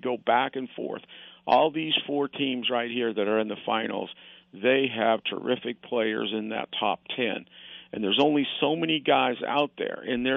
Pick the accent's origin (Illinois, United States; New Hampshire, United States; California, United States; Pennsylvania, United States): Illinois, United States; Decatur; When, you know, growing up in Decatur, Illinois, I mean, we came down, I saw Stan Musial play in Sportsman's Park.